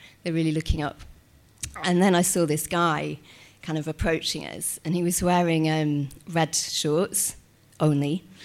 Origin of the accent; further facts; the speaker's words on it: Yorkshire and the Humber, United Kingdom; and I'm from Yorkshire, and I told him like about where I lived, how beautiful it was, and I lived in these hills